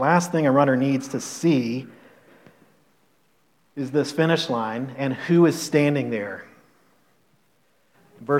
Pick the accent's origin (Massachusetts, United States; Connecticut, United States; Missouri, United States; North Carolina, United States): North Carolina, United States; Charlotte; I grew up in Charlotte in the 1970s and 80s.